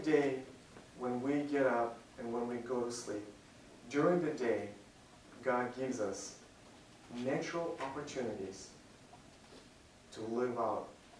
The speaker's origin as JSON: {"language": "English", "country": "Kazakhstan", "tie": "born or raised there", "said": "I was born and raised in Kazakhstan, so all my relatives, all my cousins, they're all there. They're second and third generation already"}